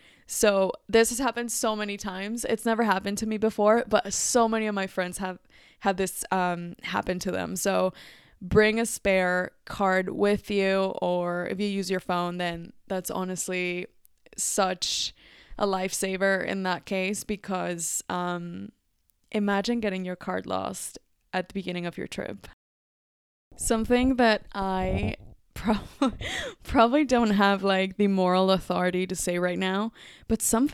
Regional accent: Mexico; I was raised in Mexico

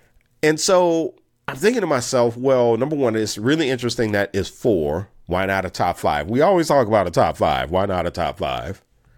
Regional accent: New Orleans, Louisiana, United States; Heck, I'm from New Orleans, where we have the biggest producer of black doctors in the nation, Xavier University of Louisiana.

